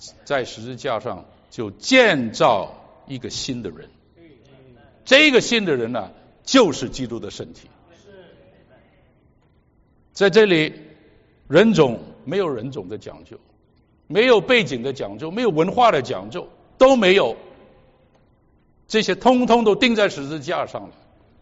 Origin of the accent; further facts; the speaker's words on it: Hong Kong; 国内来的，国内还有不同省份，那还有台湾来的，有什么东南亚，我是香港来的